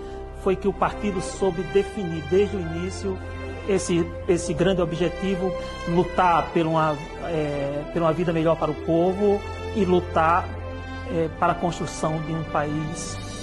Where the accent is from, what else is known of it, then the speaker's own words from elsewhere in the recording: Brazil; now in Tianjin, China; Sou brasileiro e trabalho aqui na Universidade de Estudos Internacionais de Tianjin. E há mais de 3 anos eu vivo aqui nesse país